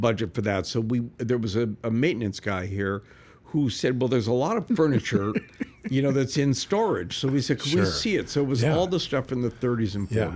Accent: Canada; I just assumed, being Canadian, that I was just supposed to do the right thing

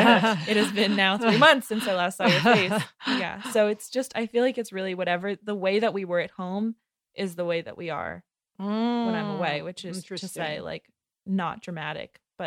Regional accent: New York, United States; from New York. Like, that's just one thing that I thought about all the time, was like my identity as a New Yorker

